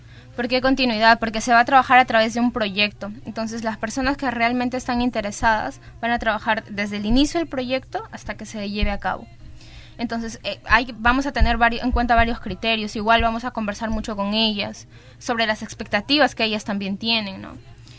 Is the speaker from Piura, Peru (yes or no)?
no; Cajamarca, Peru; yo vengo de Cajamarca y también vengo de un grupo vulnerable que es de Santa Cruz.